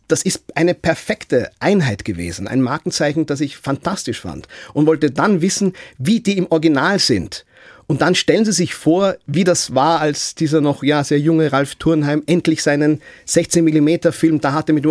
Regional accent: Vienna, Austria; moved away as an adult; now in Wiesbaden, Germany; Ich bin tatsächlich von Wien nach Wiesbaden gekommen als Schauspieler an Staatstheater Wiesbaden. Viele Leute, die das wissen, dass ich aus Wien komme und jetzt in Wiesbaden lebe

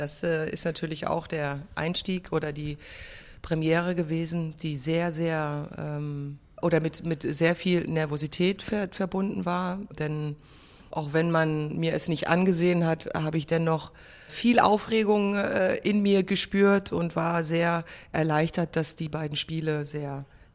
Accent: Frankfurt, Hesse, Germany; Frankfurt ist meine Heimatstadt. Hier bin ich groß geworden und bekenne mich auch klar als Frankfurter Mädchen.

